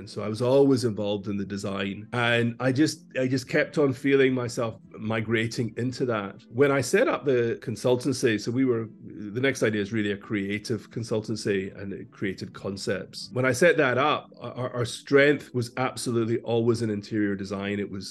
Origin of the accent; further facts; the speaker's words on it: Glasgow, Scotland, United Kingdom; so I'm originally from Glasgow, which is in Scotland.